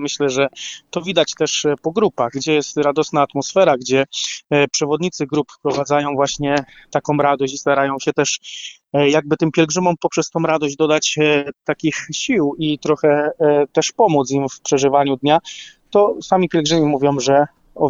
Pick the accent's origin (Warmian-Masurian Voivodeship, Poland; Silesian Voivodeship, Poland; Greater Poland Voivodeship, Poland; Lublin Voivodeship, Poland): Silesian Voivodeship, Poland; Krzepice; my z Krzepic